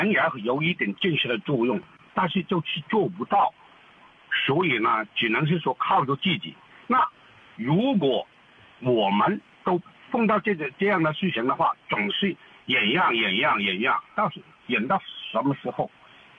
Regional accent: China; 作为一个中国人

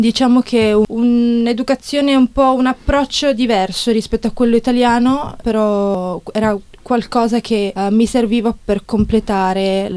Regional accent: Sciacca, Sicily, Italy; moved away as an adult; now in Australia; Io sono nata a Sciacca, sono siciliana. E sono arrivata in Australia 3 anni e mezzo fa. Sono atterrata a Brisbane.

